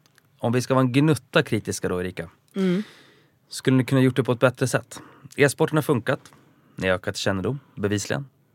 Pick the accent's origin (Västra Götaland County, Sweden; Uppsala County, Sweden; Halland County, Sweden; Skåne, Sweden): Uppsala County, Sweden; Uppsala; Nu vet alla som lyssnar att jag är från Uppsala.